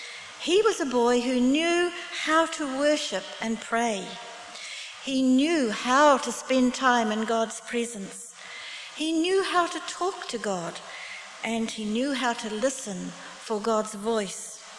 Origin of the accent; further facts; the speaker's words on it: New Zealand; I come from New Zealand, which Sylvia knows is a country of sheep.